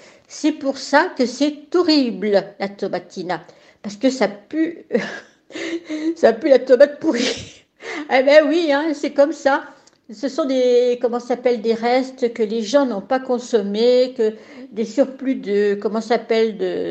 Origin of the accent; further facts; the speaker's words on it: Buñol, Valencian Community, Spain; je suis de Bugnol, nous, on a un bracelet spécial pour rentrer. Pour les Bugnoleros, c'est gratuit.